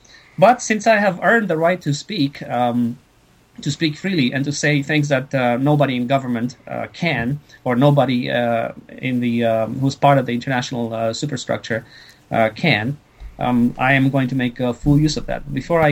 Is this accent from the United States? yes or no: no; Canada; I'm Canadian.